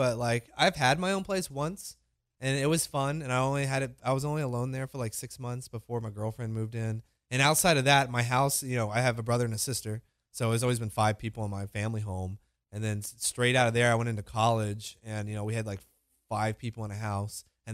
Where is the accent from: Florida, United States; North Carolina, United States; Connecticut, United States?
North Carolina, United States; Huntersville; I grew up in Charlotte. Like, I'm from Huntersville.